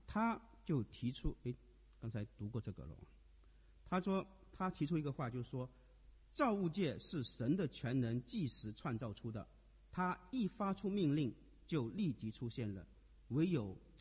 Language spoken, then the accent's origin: Chinese; China